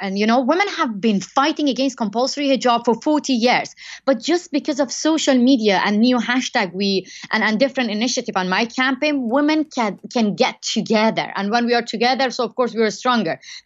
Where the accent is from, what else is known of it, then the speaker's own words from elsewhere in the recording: Iran; I grew up in a really traditional family. I had to wear headscarf even inside the family as well.